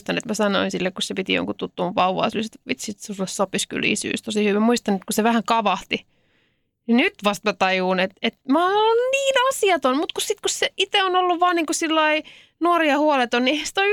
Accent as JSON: {"language": "Finnish", "town": "Helsinki", "region": "Uusimaa", "country": "Finland", "said": "Mutta mä oon helsinkiläinen."}